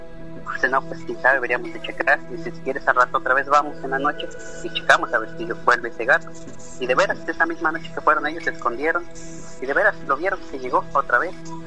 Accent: Chinautla, Puebla, Mexico; De aquí de donde yo soy es el pueblo de Chinautla, Puebla.

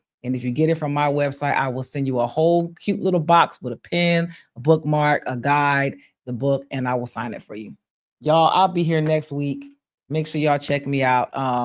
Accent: Bristol, Pennsylvania, United States; at Marie Lowe Park, Bristol, Pennsylvania, the Terrace Courts. For those of y'all where I'm from, my hometown, we'll see y'all that Saturday.

